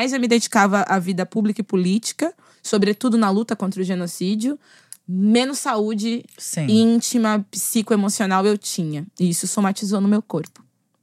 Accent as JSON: {"language": "Portuguese", "region": "São Paulo", "country": "Brazil", "said": "Sou de São Paulo. Vivi em múltiplos lugares em São Paulo. Meus pais sempre se mudaram muito. Eu sou filha de pais jovens. Minha mãe teve eu com 17 para 18 anos."}